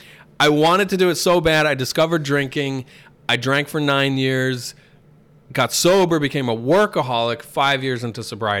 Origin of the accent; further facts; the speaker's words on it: New York, United States; Up in the Hudson Valley of New York. Went to college in Long Island.